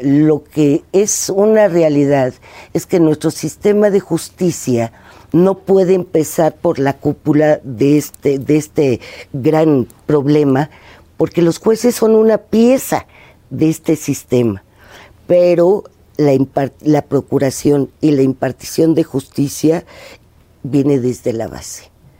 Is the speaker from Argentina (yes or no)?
no; Mexico; encontrarnos como mexicanos